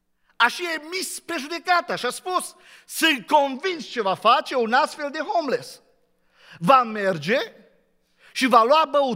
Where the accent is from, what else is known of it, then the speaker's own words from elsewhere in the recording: Romania; mirosea, zicem noi românii, de departe alcool